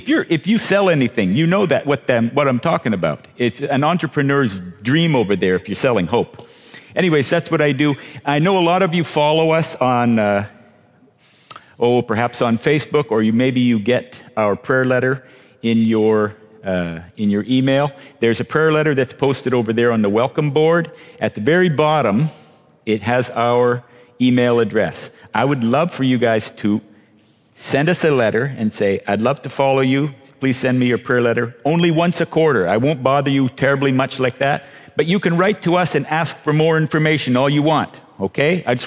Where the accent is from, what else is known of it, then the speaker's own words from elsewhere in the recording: Cambodia; So I grew up in Cambodia from when I was 3 years old. So nothing surprises me about Cambodia anymore.